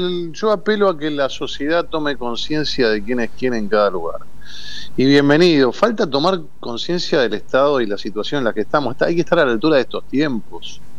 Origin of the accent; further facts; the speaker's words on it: Argentina; yo soy argentino y sí, tengo muy claro mi identidad, pero evidentemente la comunidad judía argentina es la comunidad más grande de Latinoamérica, la cuarta o quinta del mundo.